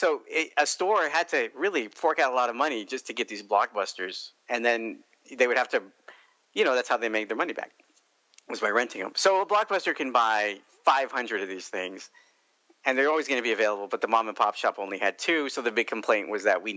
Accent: Texas, United States; I'm from Texas, so I will gladly make fun of it.

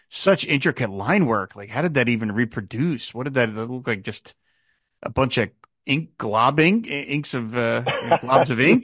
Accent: Philadelphia, Pennsylvania, United States; I grew up in the Philadelphia area. We had a bunch of newspapers.

